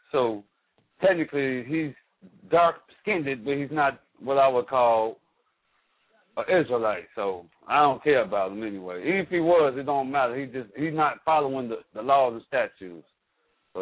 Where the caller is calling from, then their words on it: Chicago, Illinois, United States; I'm from the Chicagoland area.